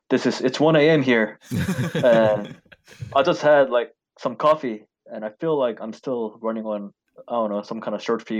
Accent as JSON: {"language": "English", "region": "Seoul", "country": "South Korea", "tie": "born or raised there", "said": "Well, I was pretty much born into it because I was born in Seoul, Korea."}